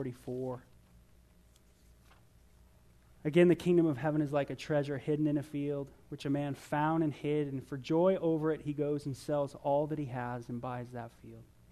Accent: North Hollywood, California, United States; all the things I went through growing up in North Hollywood

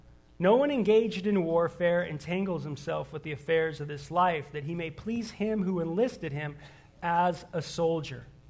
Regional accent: California, United States; now in Tucson, United States; Because I'm from San Fernando Valley

